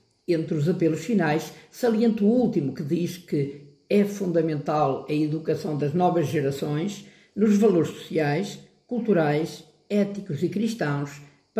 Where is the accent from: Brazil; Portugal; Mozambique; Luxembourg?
Portugal; como português, como padre, como cidadão do mundo, só me posso alegrar e associar à festa.